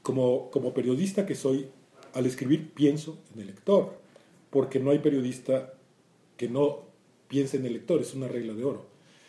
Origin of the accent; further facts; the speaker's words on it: Veracruz, Mexico; Yo soy de Veracruz, allá me echaron a perder desde niño, las décimas jarochas, la manera como degustamos allá las palabras es como escribo.